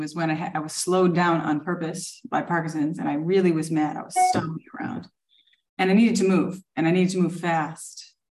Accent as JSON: {"language": "English", "region": "New York", "country": "United States", "said": "I'm from New York."}